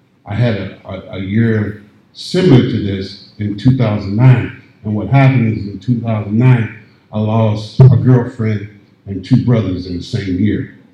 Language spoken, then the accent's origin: English; Indiana, United States; moved away as an adult; I met a friend of mine when I first moved here. I'm originally from Indiana. I talk funny, so please, if you don't understand me, just speak me after the deal, and I'll tell you what I meant, okay?